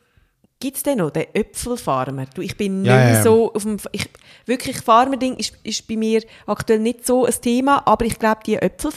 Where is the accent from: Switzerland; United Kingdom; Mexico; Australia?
Switzerland; Wir sind Schweizer